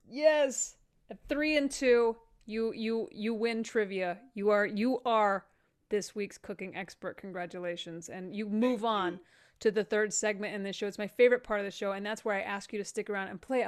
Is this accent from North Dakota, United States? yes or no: no; Texas, United States; I grew up in Texas.